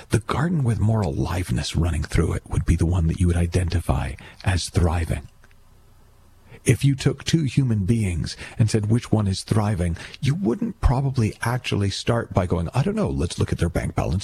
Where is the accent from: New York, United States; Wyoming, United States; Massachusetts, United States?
Massachusetts, United States; Boston; And I was from Boston, so I'm going to get wicked smart.